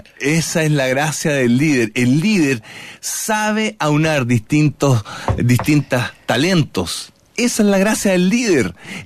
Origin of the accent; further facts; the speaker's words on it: Chile; No, yo soy chileno.